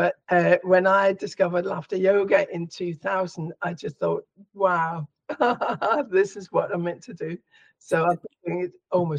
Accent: Denmark; now in United Kingdom; I'm in the UK, but I'm originally from Denmark.

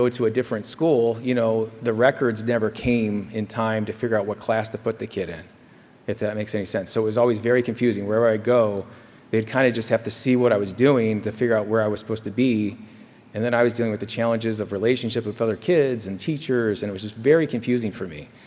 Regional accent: Midwest, United States; And I think growing up in the Midwest, I think the idea of being an actor was about the most ludicrous thing you could possibly tell somebody.

